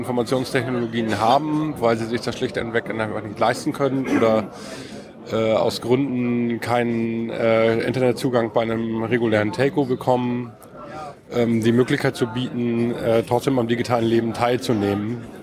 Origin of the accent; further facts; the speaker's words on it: Kiel, Schleswig-Holstein, Germany; Aus Kiel.